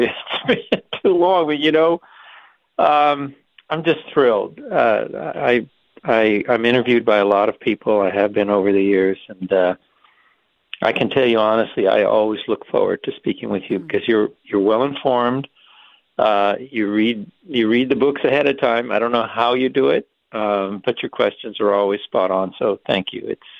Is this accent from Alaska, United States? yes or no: no; Los Angeles, California, United States; as a little Mexican kid growing up in East LA, who wanted nothing more than to become a scientist